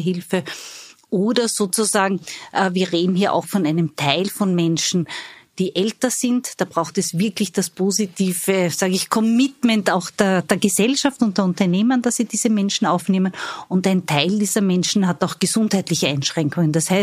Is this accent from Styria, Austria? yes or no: yes; Styria, Austria; Ich bin Steirerin.